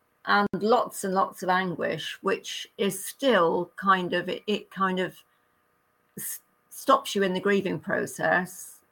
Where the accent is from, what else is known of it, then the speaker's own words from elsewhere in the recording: United Kingdom; I'm from Great Britain.